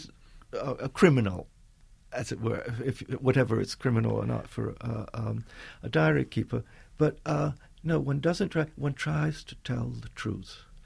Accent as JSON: {"language": "English", "country": "United States", "lives_now": "London, United Kingdom", "said": "Well, you see, I'm British now, but I'm American as well."}